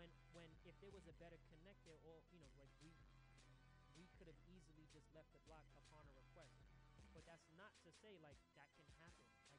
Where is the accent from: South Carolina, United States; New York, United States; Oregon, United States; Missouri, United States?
New York, United States; New York City; I grew up in Southside Jamaica, Queens, which is not too different from Brownsville or East New York.